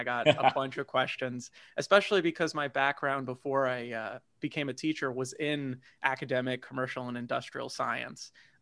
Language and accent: English; United States; born there; I was born right outside of New York City. So I got to go into lower Manhattan and parts of Jersey, Philadelphia.